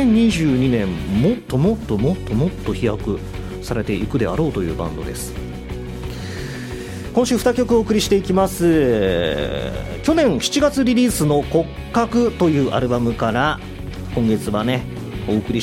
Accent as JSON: {"language": "Japanese", "region": "Nagasaki", "country": "Japan", "said": "僕が長崎出身なんで、この曲のタイトルにねすごく惹かれてしまうんですよね"}